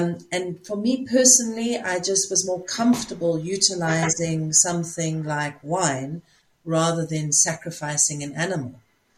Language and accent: English; South Africa; born there; No, I was born in South Africa, and my business is still registered in South Africa, my practice.